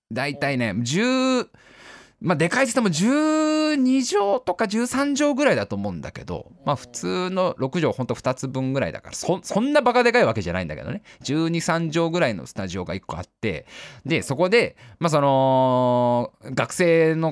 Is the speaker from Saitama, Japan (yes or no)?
yes; Tokorozawa, Saitama, Japan; 僕の地元の埼玉県所沢市、新所沢といえばもう住めば都ですよ